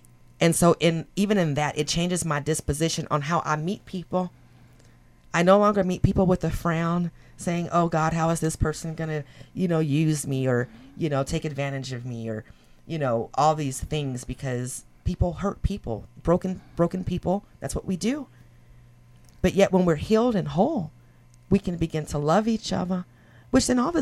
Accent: Redondo Beach, California, United States; now in Tillamook County, United States; community like North Coast, or in specifically North Tillamook County, is nothing different than how I grew up in Redondo Beach.

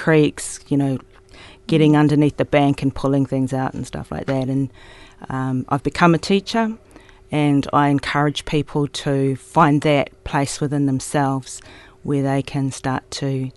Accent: Auckland, New Zealand; I grew up in Auckland, which is one of the major cities. I went to school there.

